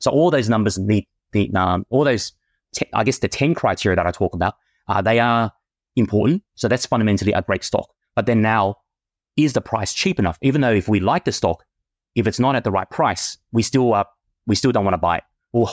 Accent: Vietnam; I was touring through Vietnam, my home country.

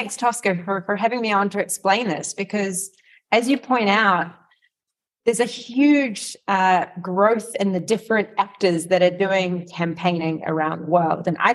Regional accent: New Zealand; In my home country, New Zealand, Action Station.

